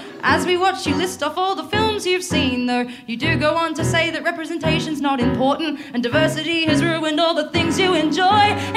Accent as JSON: {"language": "English", "town": "Bathurst", "region": "New South Wales", "country": "Australia", "said": "It's funny, actually. I'm from Bathurst."}